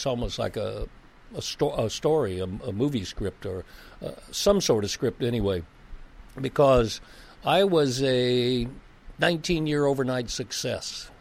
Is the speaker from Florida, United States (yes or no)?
yes; Pensacola, Florida, United States; also born or lived in South Alabama; I've got relatives every 10 miles. I grew up at Pensacola. I was born in South Alabama.